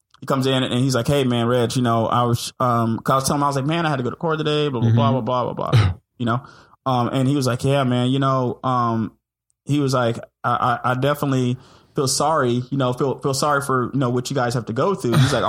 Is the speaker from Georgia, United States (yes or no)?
yes; Decatur, Georgia, United States; also born or lived in Acworth / Marietta; I grew up in Decatur and then grew up in Ackworth and then back to Marietta was a good mix.